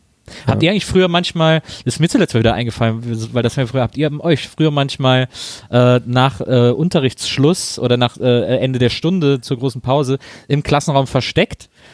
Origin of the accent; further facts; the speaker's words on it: Wesseling, North Rhine-Westphalia, Germany; einen Abi-Jahrgang bei uns in Wesseling damals an der Schule, da hat den, glaube ich, sogar mein Bruder geholfen, hat nachts die Schule zugemauert.